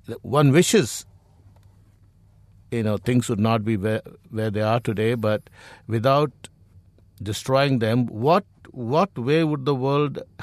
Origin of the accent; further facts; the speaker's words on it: India; We are relieved that, and I say this as an Indian, that Donald Trump won